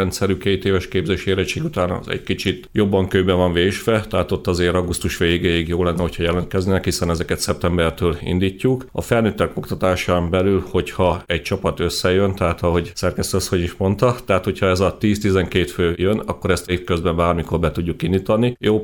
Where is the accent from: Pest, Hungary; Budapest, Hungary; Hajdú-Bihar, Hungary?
Hajdú-Bihar, Hungary; Debrecen; Nyilván, tehát én debreceniként Debrecenben gondolkodom